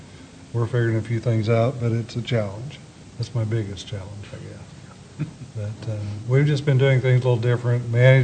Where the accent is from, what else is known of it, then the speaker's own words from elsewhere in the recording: Waynoka, Oklahoma, United States; I'm a rancher from Winoka, Oklahoma, which is about 3 hours northwest of here. Pretty sandy country.